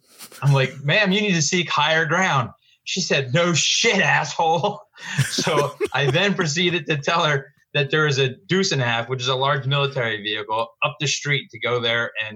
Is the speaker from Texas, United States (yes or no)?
no; New Jersey, United States; from South Jersey.